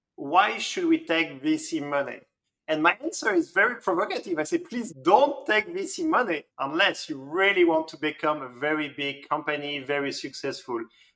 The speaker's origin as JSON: {"language": "English", "town": "Lille", "region": "Hauts-de-France", "country": "France", "second_language": "English", "said": "I'm from Lille"}